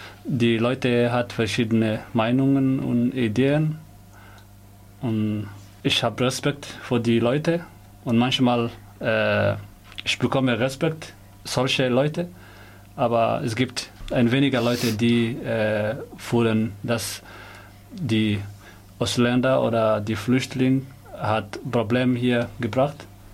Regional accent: Somalia; German is a second language; now in Germany; Ich komme aus Somalia und ich bin in Deutschland seit 2015.

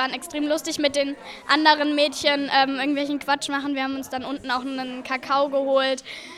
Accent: Erfurt, Thuringia, Germany; bin 12 Jahre alt und komme auch aus Erfurt.

